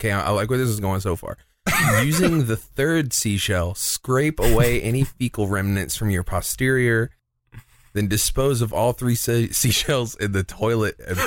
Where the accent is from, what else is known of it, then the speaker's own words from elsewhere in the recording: South Carolina, United States; I was born in South Carolina and I've lived in South Carolina most of my life.